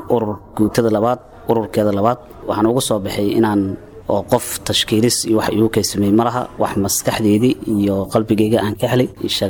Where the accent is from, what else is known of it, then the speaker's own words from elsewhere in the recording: Jana Abdalla, Lower Juba, Somalia; waxaan ka imaaday deegaanka Jana Abdalla